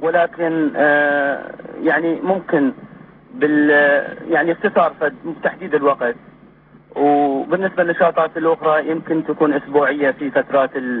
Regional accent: Iraq; now in United States; لأن أنا من طلعت من العراق مو همي أجي أعيش بأمريكا وأسوي فلوس وأدرس وشي،

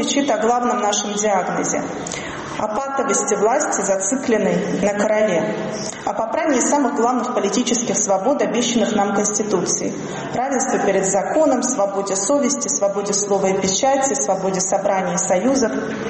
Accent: North Caucasus, Russia; Я родом из Северного Кавказа. Я там выросла, пишу о нем прозу.

